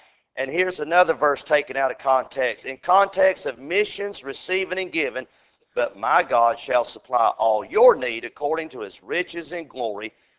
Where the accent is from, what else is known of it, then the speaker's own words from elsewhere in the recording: the South, United States; Yes, I'm a Southerner.